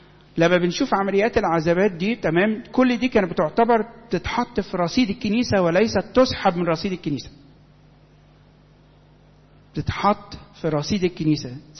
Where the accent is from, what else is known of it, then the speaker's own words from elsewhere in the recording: Egypt; كلنا كمصريين بدانا نحتفل بيه احتفالات اكثر من رائعه.